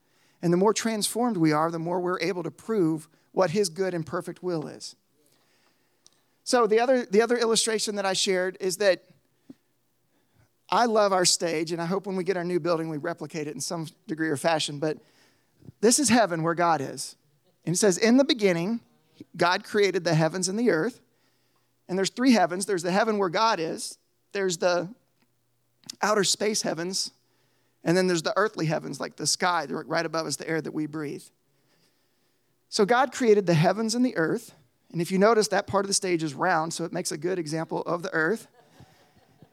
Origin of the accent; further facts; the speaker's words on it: United States; we grew up in America where we don't live in a kingdom.